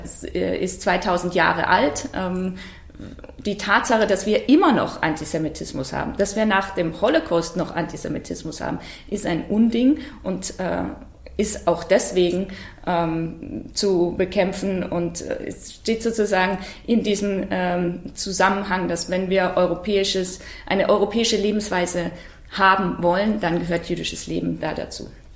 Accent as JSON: {"language": "German", "region": "Bavaria", "country": "Germany", "tie": "born or raised there", "said": "Ich bin im Bayerischen Wald aufgewachsen, da gab es weit und breit keine jüdische Gemeinde."}